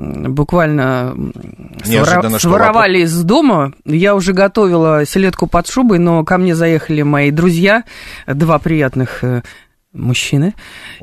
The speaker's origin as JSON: {"language": "Russian", "region": "Moscow Oblast", "country": "Russia", "tie": "born or raised there", "said": "Подмосквичка."}